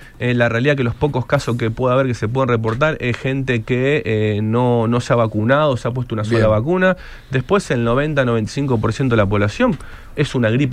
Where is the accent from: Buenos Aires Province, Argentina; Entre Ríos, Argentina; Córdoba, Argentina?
Buenos Aires Province, Argentina; Pergamino; Yo soy de Pergamino